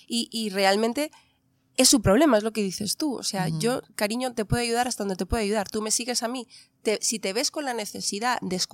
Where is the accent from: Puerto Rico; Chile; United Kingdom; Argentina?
United Kingdom; England; Spanish is a second language; tengo un sentido del humor negro como buena inglesa.